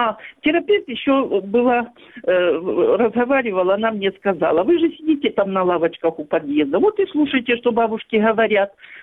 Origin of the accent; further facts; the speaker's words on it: Krasnoperekopsk, Crimea, Ukraine; Здравствуйте, я из Красноперекопска, бывшая учительница.